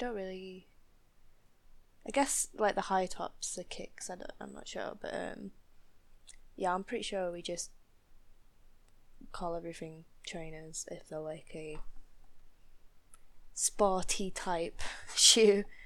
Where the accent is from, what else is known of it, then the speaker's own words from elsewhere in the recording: Yorkshire and the Humber, United Kingdom; I'm from Ye Old Yorkshire in England. That's North England, if you're not sure.